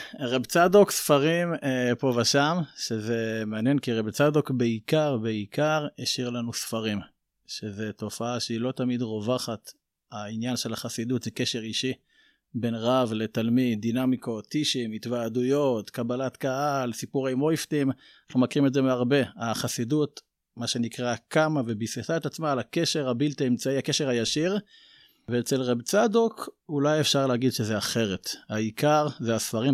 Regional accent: Beit Gamliel, Central District, Israel; now in Petah Tikva, Israel; נולדתי וגדלתי בקיבוץ נצורים, ולאחר מכן במושב בית גמליאל, לפני 38 שנים, ככה שהתחנכתי בעיקר במוסדות של הקיבוץ הדתי

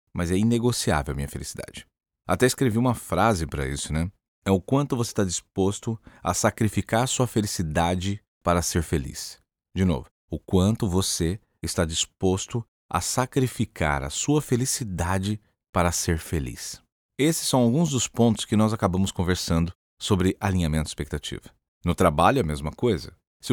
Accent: Brazil; Primeiro que a minha esposa é uma argentina, eu sou brasileiro, nós temos agora culturas diferentes, idades diferentes

